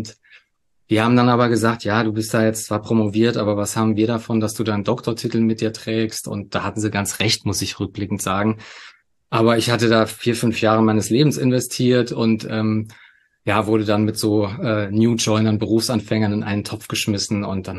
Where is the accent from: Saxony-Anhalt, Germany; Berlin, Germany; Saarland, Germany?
Saarland, Germany; born there; moved away as an adult; now in Munich, Germany; bin 47 Jahre alt, bin verheiratet, habe 2 Kinder. Geboren bin ich im Saarland, lebe aber jetzt schon seit über 15 Jahren in München.